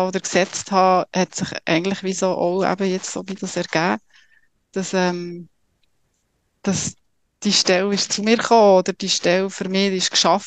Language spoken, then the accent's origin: German; Biel, Bern, Switzerland; now in Zürich, Switzerland; Ich bin ursprünglich aus Biel, ich lebe in Zürich